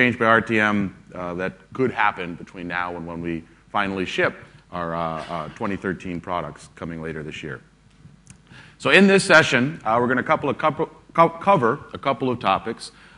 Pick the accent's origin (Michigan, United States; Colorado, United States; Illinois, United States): Illinois, United States; Chicago; I'm from Chicago in the U.S., working for Microsoft Consulting Services as a UC solution architect.